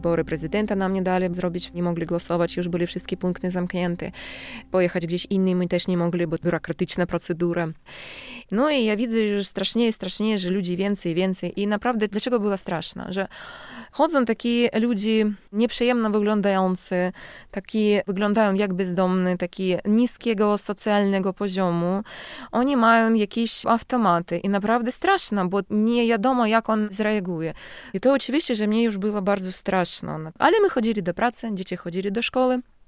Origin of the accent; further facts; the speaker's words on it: Krasnodon, Luhansk Oblast, Ukraine; Polish is a second language; also born or lived in Donetsk; Ja urodziłam się w takim mieście, nazywa się Krasnodon, to w Ługańskim województwie. Ja tam skończyłam szkołę i wyjechałam na studia. Mieszkałam w Ługańsku, a potem po studiach wyjechałam w Donieck. I już ja w Doniecku mieszkałam 15 lat, a tam, gdzie urodziłam się, 16.